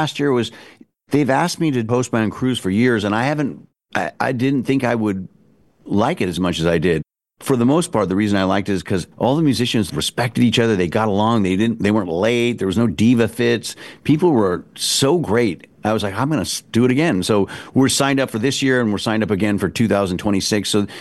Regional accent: Oregon, United States; from Oregon.

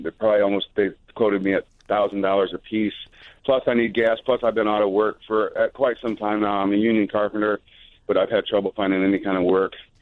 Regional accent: La Porte, Indiana, United States; I'm from LaPorte, Indiana, and I went this week.

